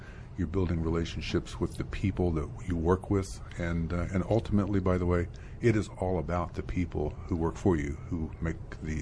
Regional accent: Washington area, United States; also born or lived in Stockholm, Sweden; Had three sisters, and enjoyed growing up in the Washington area. I did have a chance to live abroad when I was 9, 10, 11 years old in Stockholm, Sweden.

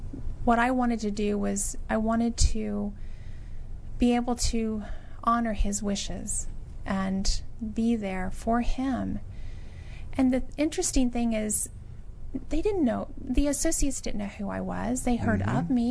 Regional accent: Texas, United States; In Texas.

